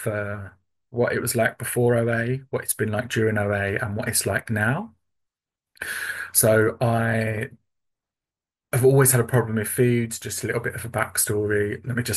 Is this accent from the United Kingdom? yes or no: yes; United Kingdom; from the UK. If I talk too fast, you can tell me to slow down because sometimes my accent becomes a little thick, apparently.